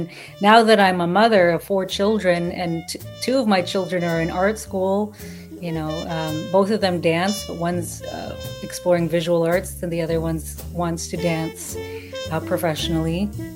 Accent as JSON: {"language": "English", "town": "Toronto", "region": "Ontario", "country": "Canada", "tie": "born or raised there", "said": "informed by the fact that I grew up here in Toronto, informed by the fact that my community is multicultural"}